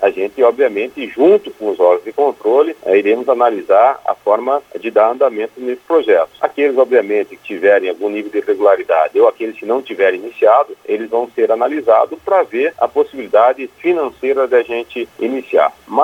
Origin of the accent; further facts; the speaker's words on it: Joaçaba, Santa Catarina, Brazil; Somos originários de Joaçaba, somos da região.